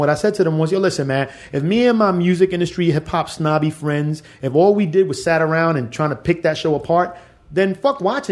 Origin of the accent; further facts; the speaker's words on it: The Bronx, New York, United States; also born or lived in Miami / Philadelphia; I'm Cuban, I'm Dominican, I'm from the Bronx. I spent a lot of time in Miami and Philly around Puerto Ricans, black folk, Colombians